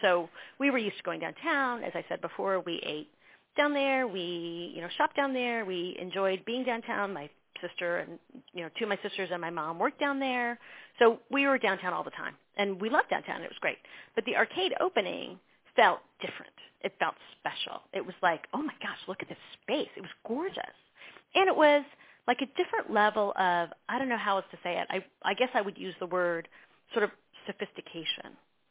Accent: Chicago, Illinois, United States; growing up in Chicago, I was a younger person. So I remembered driving downtown to Chicago with my family just to go look at the buildings downtown after church on a Sunday night.

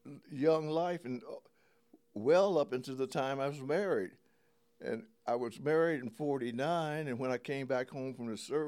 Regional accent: Dayton, Ohio, United States; Born and raised right here in Dayton, Ohio.

